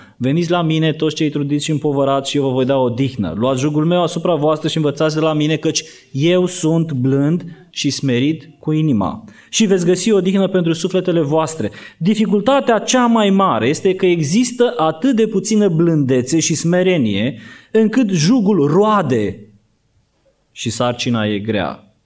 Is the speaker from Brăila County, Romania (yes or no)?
yes; Brăila, Brăila County, Romania; Eu sunt născut la oraș, crescut la oraș, sunt din Brăila de fel, dar bunicii mei au fost la țară